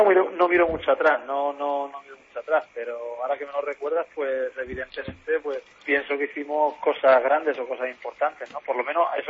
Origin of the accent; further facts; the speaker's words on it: Jerez de la Frontera, Andalusia, Spain; Vivo en Jerez, aquí en mi tierra, sí, sí.